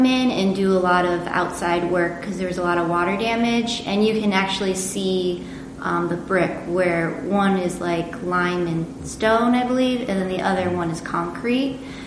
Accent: Ames, Iowa, United States; I'm from Ames, went to Iowa State for hotel restaurant management. And my husband and I met in Ames, and we actually used to work together in a restaurant.

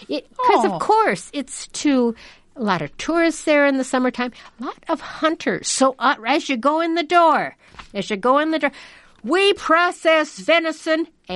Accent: Reedsburg, Wisconsin, United States; My hometown has a... called Reedsburg, Wisconsin, has a festival this time of year.

